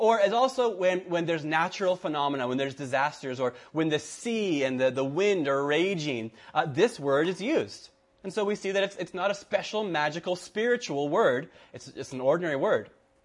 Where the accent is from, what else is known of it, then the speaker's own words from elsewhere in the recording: California, United States; I come from California. I come from Southern California.